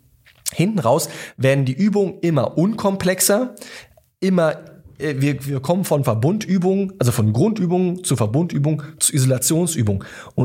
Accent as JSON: {"language": "German", "town": "Bernau", "region": "Brandenburg", "country": "Germany", "also_born_or_lived": "Wandlitz", "said": "bei mir noch in Wandlitz, beziehungsweise Bernau, da wo ich herkomme"}